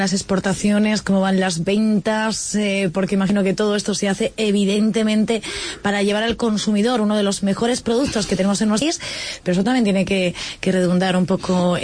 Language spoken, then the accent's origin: Spanish; Castilla-La Mancha, Spain; yo me tiro al de mi tierra, al de la provincia de Toledo.